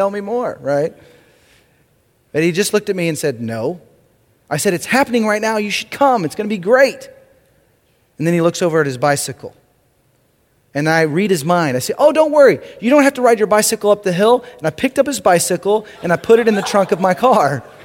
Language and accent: English; Texas, United States; also born or lived in Seattle; After growing up in Texas, I got married to this beautiful woman, almost married for 20 years now. Her name's Deborah, and we moved to Seattle.